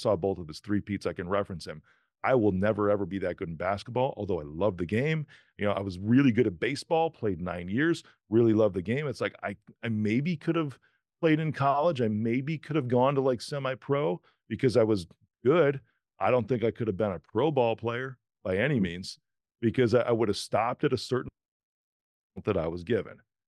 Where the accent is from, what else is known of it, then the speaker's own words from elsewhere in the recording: Ireland; first off, I'm not black and I'm not from Kenya, right? I'm a white Irish dude.